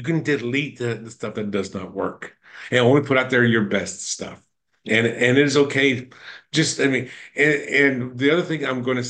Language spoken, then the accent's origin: English; North Carolina, United States; now in Las Vegas, United States; In my case, I'm from North Carolina, or I'm from Florida